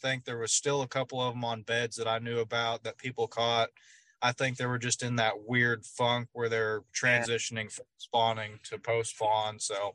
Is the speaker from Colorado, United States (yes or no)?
no; Oklahoma, United States; Like, I'm from Oklahoma here on Grand Lake